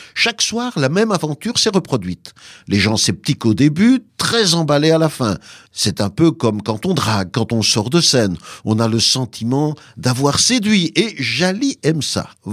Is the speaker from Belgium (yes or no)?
yes; Belgium; also born or lived in Rwanda; Je suis né au Rwanda en 88, mais j'ai grandi en Belgique dès l'âge de 2 mois.